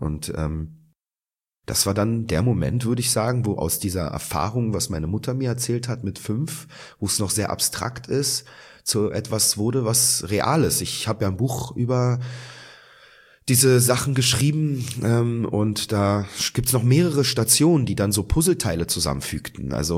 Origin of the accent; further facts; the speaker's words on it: Israel; weil ich komme ja aus Israel. Ich war dort so oft im Urlaub zu Besuch bei meinen Großeltern und dort erlebte ich diese Freiheit und ich konnte Hebräisch reden. Ich kann ja immer noch sehr gut Hebräisch